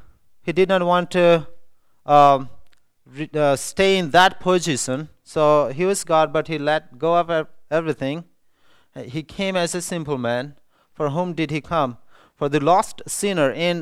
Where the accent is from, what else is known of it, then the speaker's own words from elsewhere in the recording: India; I'm from India.